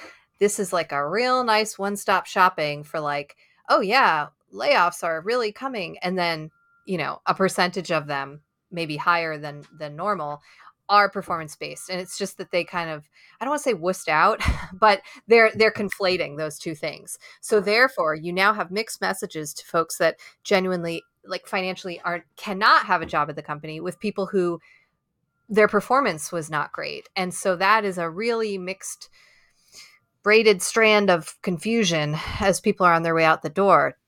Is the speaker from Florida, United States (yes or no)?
no; New York, United States; also born or lived in Berkeley, United States; so I'm from New York originally. Then we lived in Bay Area 7 years, so Berkeley, like I said.